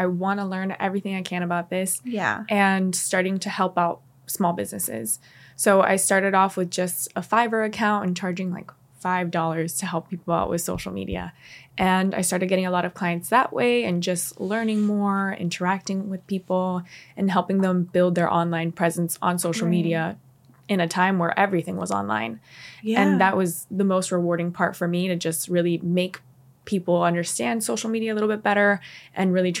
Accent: Miami, Florida, United States; So I am born and raised in Miami, Florida.

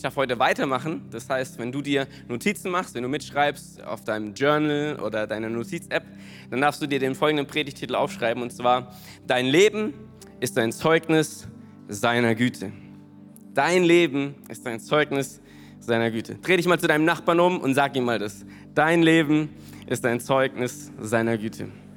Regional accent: Lörrach, Baden-Württemberg, Germany; ich komme aus Lörrach, das ist in der Nähe vom Schwarzwald

